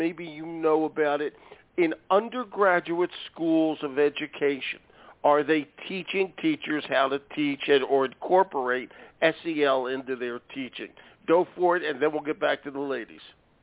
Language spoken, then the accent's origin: English; New England, United States; I'm from New England.